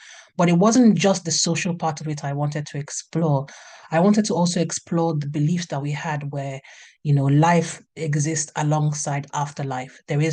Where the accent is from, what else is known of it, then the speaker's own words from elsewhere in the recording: Nigeria; I am Nigerian, because I'm Igbo